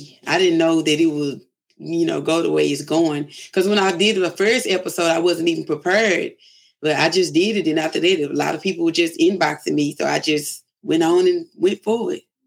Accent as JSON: {"language": "English", "town": "Dallas", "region": "Texas", "country": "United States", "said": "I'm a mother. I'm just trying to find me some extra income and I'm from Dallas, Texas. I'm 32 years old."}